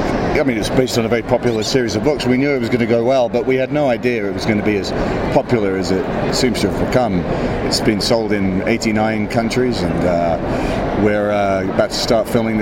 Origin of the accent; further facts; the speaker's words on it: Glasgow, Scotland, United Kingdom; now in New Zealand; my family are from Glasgow. I'm from Glasgow. But New Zealand is my home now after The Hobbit.